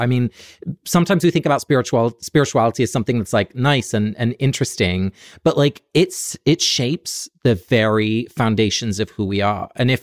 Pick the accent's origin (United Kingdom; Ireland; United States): United Kingdom; England; I grew up in England, so there's always going to be a little Anglican kind of Church of England vibe, especially the choral music.